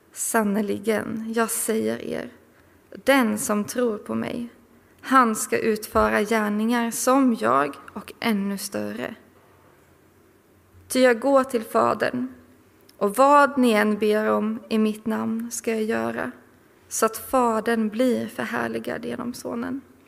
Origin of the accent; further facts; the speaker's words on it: Rumskulla, Kalmar County, Sweden; now in Nässjö, Sweden; och jag är från Rumskulla från början. Nu bor jag och min man Christian och vår son Josia utanför Nässjö.